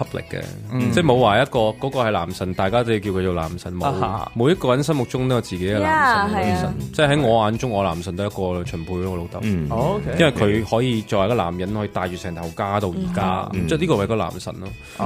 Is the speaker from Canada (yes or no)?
yes; Vancouver, British Columbia, Canada; 我哋系温哥华人嚟嘅